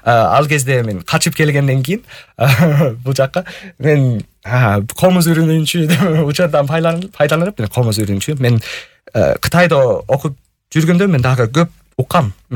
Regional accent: England, United Kingdom; Kyrgyz is a second language; Мен ошо өзүм Англиядан болдум. Англиянын батышындагы кичинекей шаардан болдум. Ал жакта төрөлүп чоңойгом.

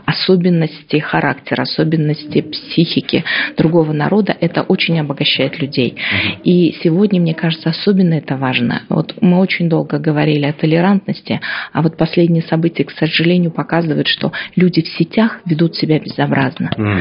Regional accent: Uzbekistan; Нет, я просто вот из Узбекистана.

